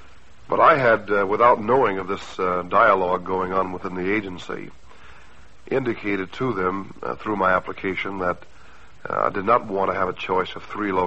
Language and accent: English; Atlanta, Georgia, United States; also born or lived in Dallas, United States; I was born in Dallas, Texas, where my father was a Baptist minister. My mother taught foreign languages and music. And I'm one of six children. And, of course, I moved back to Atlanta, my mother's home, in 1945 when I was seven.